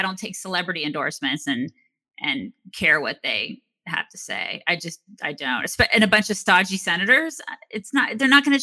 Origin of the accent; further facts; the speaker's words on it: Georgia, United States; I lived in Georgia, and Georgia was red.